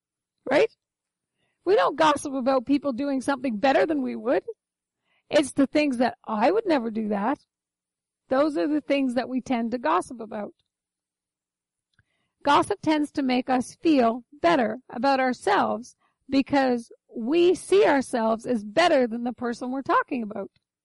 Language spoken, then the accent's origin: English; Newfoundland and Labrador, Canada; Everyone growing up in Newfoundland knows that, right? If you don't put, I was bad for that. Mom would leave me home to take care of the fire